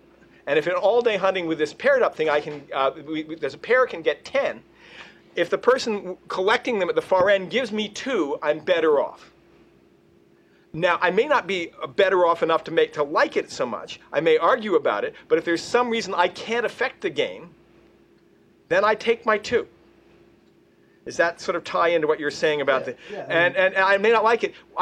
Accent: Vermont, United States; I'm from Vermont. We like that kind of stuff, right?

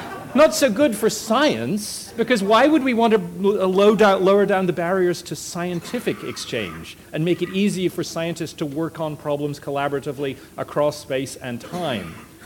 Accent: Scotland, United Kingdom; good guilt too, I'm Scottish, it was good guilt.

